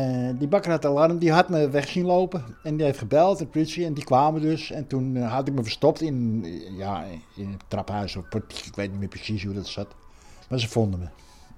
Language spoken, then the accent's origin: Dutch; Netherlands; Maar ik ben Hollander in een Hollands café.